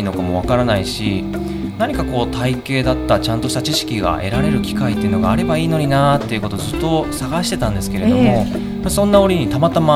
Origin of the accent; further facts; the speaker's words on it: Kobe, Hyogo, Japan; 僕自身は神戸でずっと生まれ育ちまして